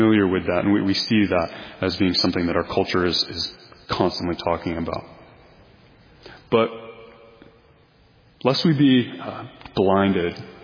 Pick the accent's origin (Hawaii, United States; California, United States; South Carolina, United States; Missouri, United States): Missouri, United States; So I'm from Missouri.